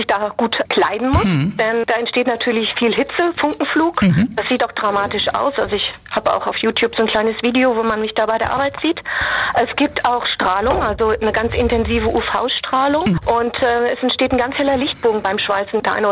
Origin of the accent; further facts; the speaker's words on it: Essen, North Rhine-Westphalia, Germany; Genau, ich bin in Essen geboren.